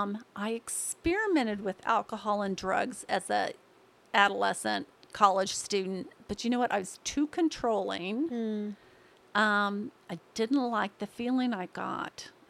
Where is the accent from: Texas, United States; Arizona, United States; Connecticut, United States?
Texas, United States; I grew up in Texas, went to Michigan for school.